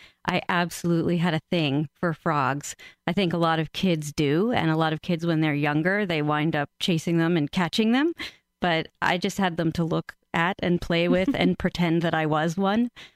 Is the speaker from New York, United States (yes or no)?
yes; New York City, New York, United States; I was born and raised in New York City.